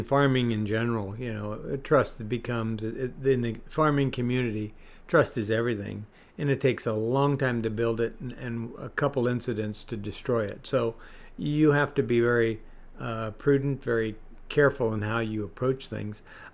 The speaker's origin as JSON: {"language": "English", "town": "Modesto", "region": "California", "country": "United States", "tie": "born or raised there", "said": "along with some local things around my hometown here of Modesto, in and around, 40, 50 miles of here."}